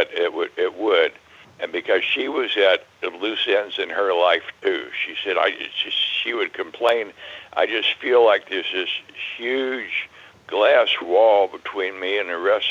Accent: Ohio, United States; Originally, southwestern Ohio, down by the near the Ohio River.

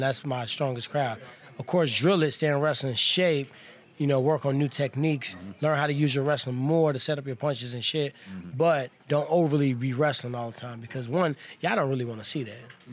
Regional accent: Ferguson, Missouri, United States; Yeah, you know, I'm from Ferguson, obviously. I grew up on the street where the riots happened at.

